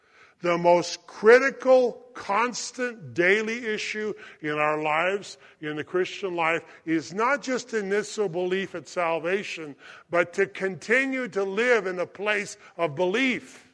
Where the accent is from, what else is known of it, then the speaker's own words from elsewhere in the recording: California, United States; I grew up in Scott Valley, I know.